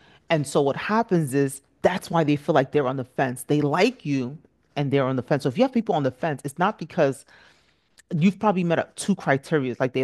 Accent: Nigeria; I'm Nigerian, so sometimes we use the word train

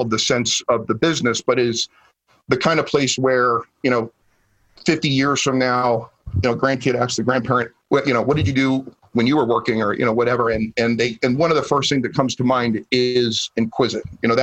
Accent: New Jersey, United States; Like I said, I grew up outside New York City in New Jersey

